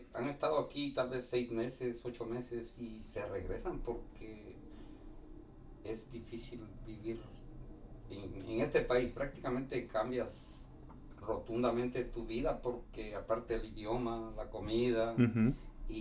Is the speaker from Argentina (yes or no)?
no; Guatemala City, Guatemala Department, Guatemala; moved away; Yo soy de la ciudad de Guatemala. Y pues al norte de la ciudad de Guatemala.